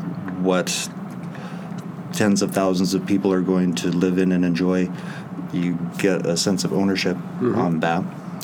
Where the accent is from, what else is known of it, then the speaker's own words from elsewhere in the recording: Arcola, Illinois, United States; Arcola is about 35 miles south of Champaign in Douglas County. It's a small town